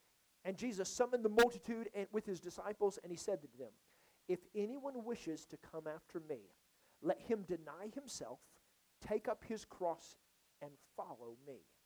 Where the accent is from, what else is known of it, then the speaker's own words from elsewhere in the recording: Oklahoma, United States; let's say I come someplace like here because I'm from Oklahoma. Don't hold that against me. And so I'm from Oklahoma.